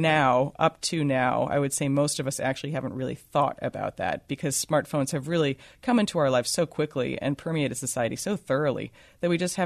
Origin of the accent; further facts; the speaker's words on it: New York, United States; And granted, I'm from New York and basically still can't drive very well